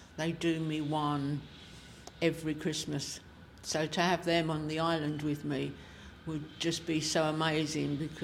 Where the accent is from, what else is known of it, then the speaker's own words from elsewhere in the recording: London, United Kingdom; born there; accent: Cockney; I'm a true Cockney.